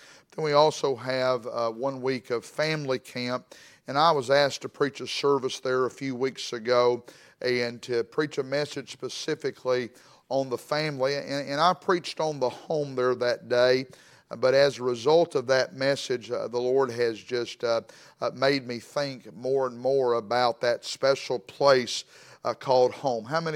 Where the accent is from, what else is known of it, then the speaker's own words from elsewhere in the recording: Mississippi, United States; And I am from Mississippi, and don't hold that against me.